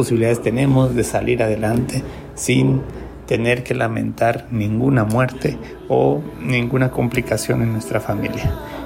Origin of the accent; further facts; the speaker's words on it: Mexico; Nosotros como mexicanos tenemos condiciones que ayudan a que este virus se establezca en nuestros cuerpos